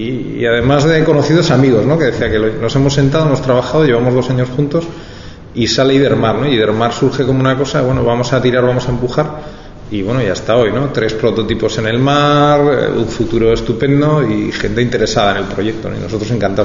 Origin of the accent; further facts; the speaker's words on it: Cantabria, Spain; gran parte de nosotros somos de la Universidad de Cantabria, hemos nacido aquí, nos hemos criado aquí